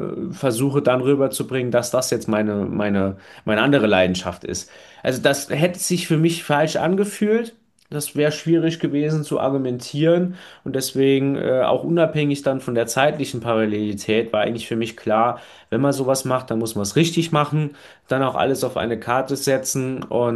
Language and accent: German; Nonnweiler, Saarland, Germany; Ja, es ist meine Heimatgemeinde und da gibt es eigentlich fast keine größere Ehre, als hier als Bürgermeister vorzustehen.